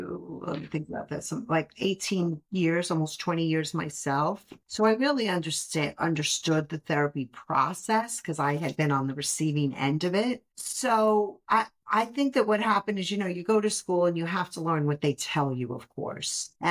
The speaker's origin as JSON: {"language": "English", "town": "Brooklyn", "region": "New York", "country": "United States", "tie": "born or raised there", "said": "Yeah, I grew up in Brooklyn."}